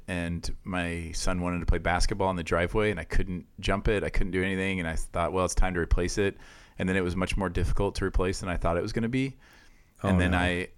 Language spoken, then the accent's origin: English; Iowa, United States; now in Canada; where I grew up in Iowa. It was like that. You could have very harsh winters, but then you'd have incredibly hot and humid summers. It's all the cornfields.